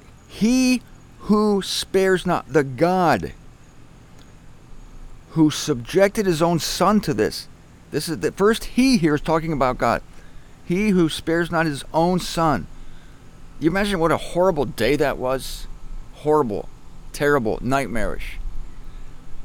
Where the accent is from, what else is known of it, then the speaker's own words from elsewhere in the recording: Canton, Ohio, United States; When I was a kid growing up in the Catholic Church, St. Joan of Arc Church in Canton, Ohio, I was called into the office a lot